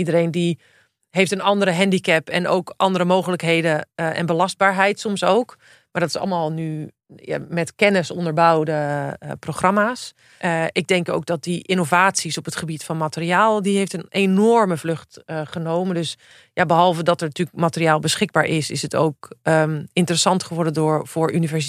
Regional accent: Netherlands; En ik denk ook echt waar wij als Nederlander ook wel voorop lopen.

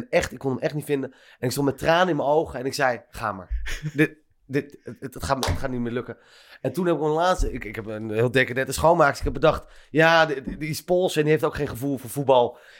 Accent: Hilversum, North Holland, Netherlands; Ik kom uit Hilversum.

